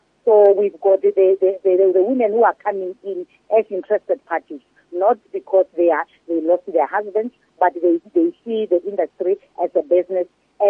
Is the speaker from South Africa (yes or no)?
yes; South Africa; together as South African, we can pray for this taxi violence to really come to an end